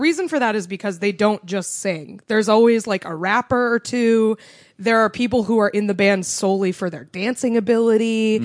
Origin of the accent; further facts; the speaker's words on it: New England, United States; I liked like I grew up in New England. I liked like Boston hardcore.